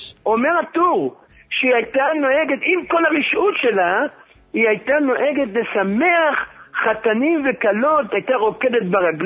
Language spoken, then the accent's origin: Hebrew; Jerusalem, Jerusalem District, Israel; אני ירושלמי ותיק